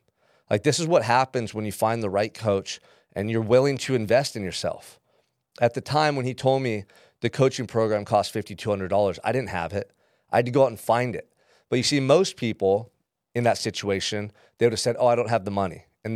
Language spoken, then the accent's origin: English; Santa Barbara, California, United States; And it was really cool because Will lived here in Santa Barbara. He lived in my hometown, so he was close to me.